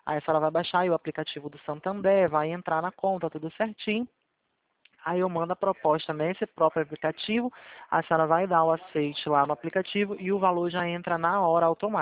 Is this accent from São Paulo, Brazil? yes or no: no; Rio de Janeiro, Brazil; Eu sou aqui do Rio mesmo.